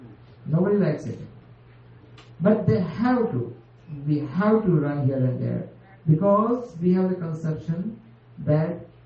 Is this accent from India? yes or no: yes; Gujarat, India; Well, I'm also coming from Gujarat.